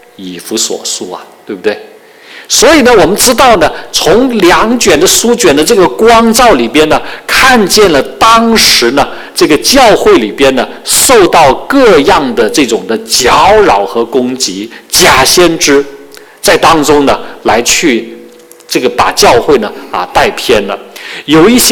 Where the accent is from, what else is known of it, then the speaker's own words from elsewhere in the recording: Hong Kong; 大家知道这个我是从香港来的